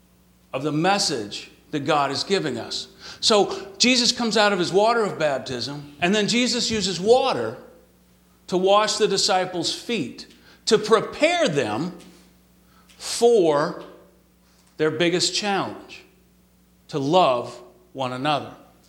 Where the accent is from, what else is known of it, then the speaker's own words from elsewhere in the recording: Texas, United States; I'm a real man. I grew up in Texas.